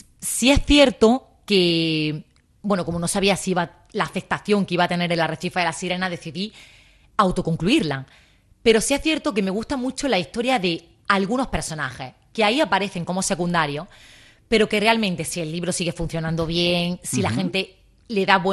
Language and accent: Spanish; Balanegra, Andalusia, Spain; Yo soy de Balanegra y el libro me llegó allí. Yo tengo un negocio en Balanegra, a mi local.